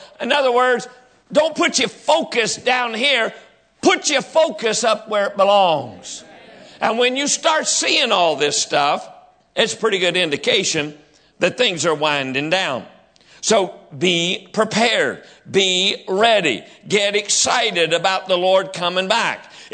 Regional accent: West Virginia, United States; I'm from West Virginia. Forgive me.

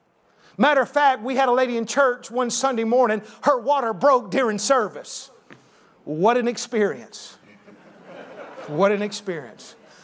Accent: Bogalusa, Louisiana, United States; born there; they tell me that I was born in Bogalusa, Louisiana, June the 7th, 1985, Bogalusa Medical Hospital.

